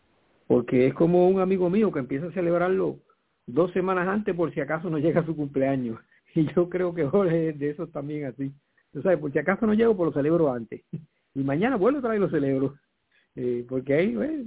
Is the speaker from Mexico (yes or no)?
no; Quebradillas, Puerto Rico; a los de Quebradillas, que es de donde yo soy, como usted sabe